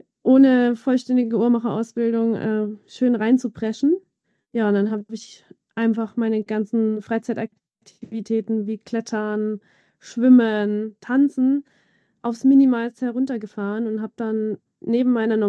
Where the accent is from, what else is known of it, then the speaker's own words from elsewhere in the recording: Coburg, Bavaria, Germany; dass die Reichweite weit über die Stadtgrenzen meiner Heimat Coburg hinausging